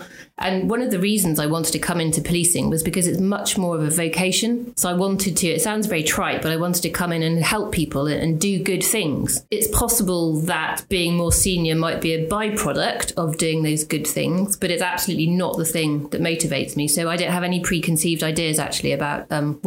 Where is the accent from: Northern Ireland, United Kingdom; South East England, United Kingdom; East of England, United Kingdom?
South East England, United Kingdom; Brighton; born there; also born or lived in London / Cardiff; Well, I'm not in the sense that I was born in Brighton, mm-hmm. And my family moved around the country a lot. So my father's job moved between London and Cardiff.